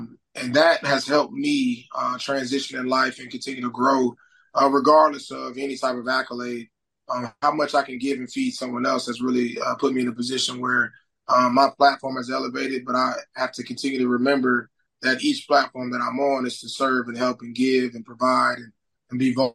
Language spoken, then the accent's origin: English; Tallahassee, Florida, United States; I grew up on Florida State's campus.